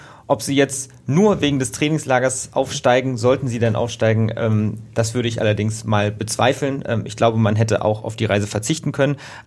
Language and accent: German; Berlin, Germany; ich bin gebürtiger Berliner.